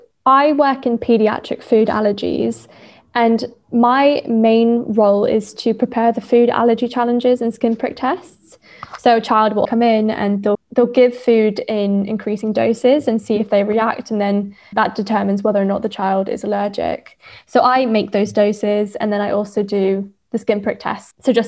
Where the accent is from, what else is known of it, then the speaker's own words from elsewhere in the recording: Malaysia; And I grew up in Malaysia